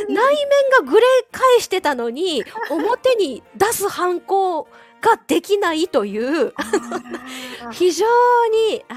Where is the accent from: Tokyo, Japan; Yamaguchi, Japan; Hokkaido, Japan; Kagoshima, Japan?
Yamaguchi, Japan; まあ、西日本にある、まあ、私山口県なんですけれども、岡山県にある大学に行きました